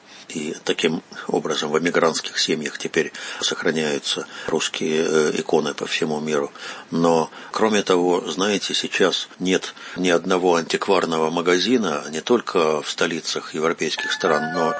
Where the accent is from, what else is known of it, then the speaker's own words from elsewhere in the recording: Russia; узнает, вот, что я из России